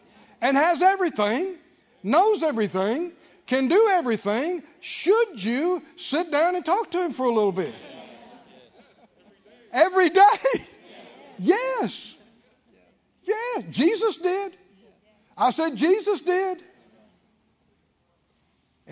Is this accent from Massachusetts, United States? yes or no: no; Mississippi, United States; I remember myself as a young man back in my home state of Mississippi